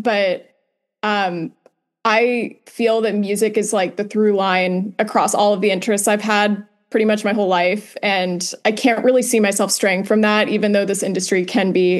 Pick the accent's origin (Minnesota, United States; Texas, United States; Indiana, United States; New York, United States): Texas, United States; Fort Worth; now in Los Angeles, United States; And I'm from Fort Worth, Texas originally, but now I live in Los Angeles.